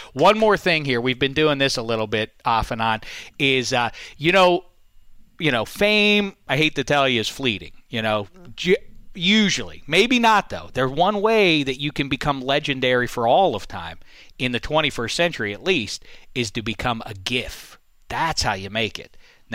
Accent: Pittsburgh, Pennsylvania, United States; just like my hometown, Pittsburgh, churns out the Hall of Fame quarterbacks

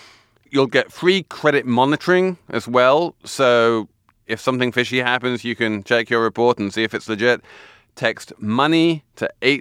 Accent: England, United Kingdom; being English

